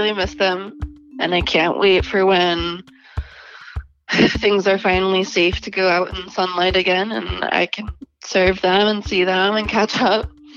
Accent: Cincinnati, Ohio, United States; I'm from Cincinnati, Ohio. I'm a bartender.

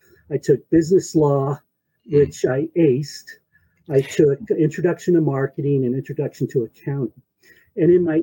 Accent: Yucaipa, California, United States; I grew up in Yucaipa, California.

